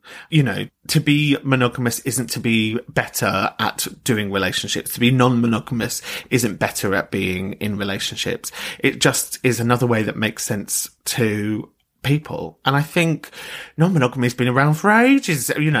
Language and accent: English; London, United Kingdom; Do I have chips with that? Of course I don't. I come from London. It's mash.